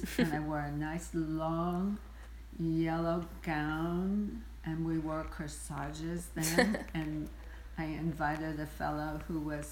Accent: Roseburg, Oregon, United States; also born or lived in Minnesota; I was born in Minnesota, moved to Oregon

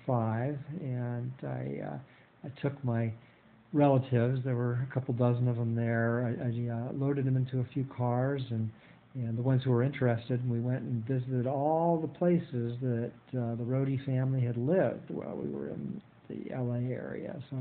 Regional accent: Los Angeles, California, United States; And the funny thing about growing up in Los Angeles is that if someone works in the film industry, they don't say, I work in the film industry.

